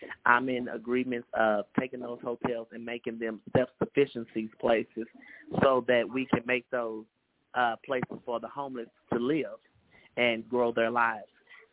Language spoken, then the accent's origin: English; Fort Worth, Texas, United States; I was born and raised in Morningside on the south side of Fort Worth, Texas, in District 8. Went to elementary school there and currently still live in that area.